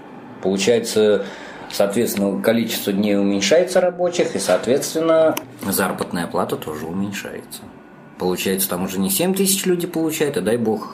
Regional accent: Saint Petersburg, Russia; Родился я в Санкт-Петербурге. Я человек детдомовский. У меня своих родителей не было. Меня бросили. Жил я в детском доме, потом на Шаумяна в интернате.

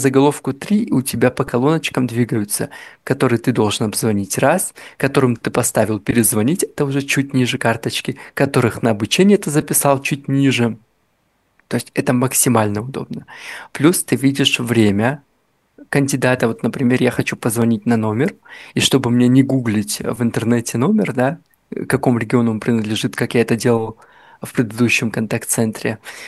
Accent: North Ossetia–Alania, Russia; now in Vladimir, Russia; я ж приехал из Северной Осетии во Владимир, да, то есть здесь у меня никого.

